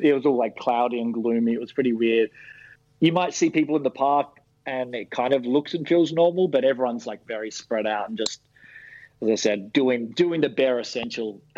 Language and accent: English; Australia; now in New York, United States; It feels a bit scary being an Australian here